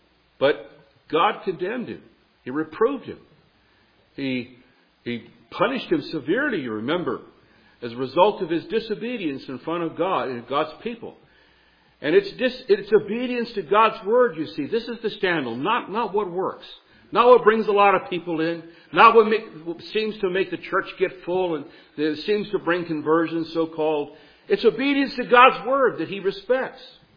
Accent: India; born there; I was born in India on the mission field.

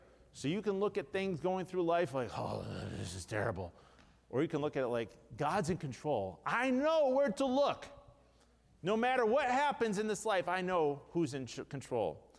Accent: United States; I mean, this world's not my home, but I'm an American.

